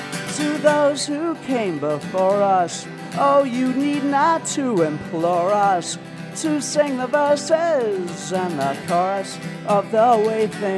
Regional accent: Chicago, Illinois, United States; This tune is sort of a snapshot of... kind of growing up in Chicago for me, just as a young lad, if you will.

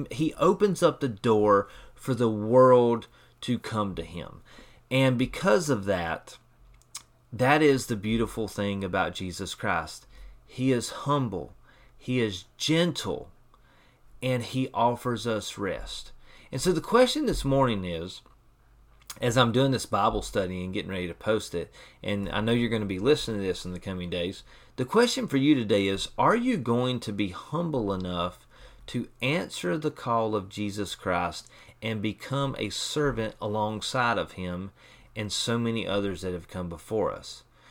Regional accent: United States; And so as an American this morning, if you're listening to this, you know, don't fall into the trap of assuming that you are the least of these.

